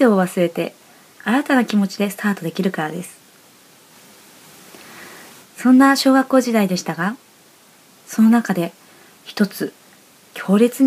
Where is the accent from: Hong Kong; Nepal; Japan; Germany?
Japan; Kanto; also born or lived in Tohoku; 私は東北生まれですが、小学校1年生の時に関東に引っ越してきました。それから家の都合で何度か転校し、合計6カ所の小学校に行きました。